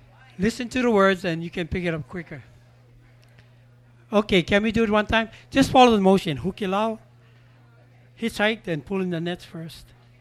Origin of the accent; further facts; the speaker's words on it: Hawaii, United States; Because we're from the Big Island of Hawaii.